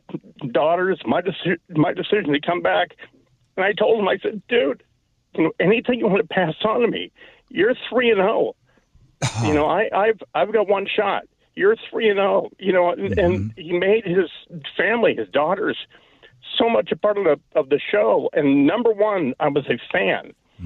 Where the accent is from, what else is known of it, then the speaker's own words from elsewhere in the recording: Port Angeles, Washington, United States; I'm from Port Angeles, went to Wazoo.